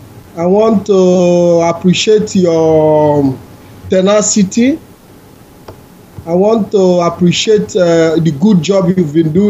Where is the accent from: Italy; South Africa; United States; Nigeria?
Nigeria; Anioma, Delta; I'm from Anioma in the present Delta State.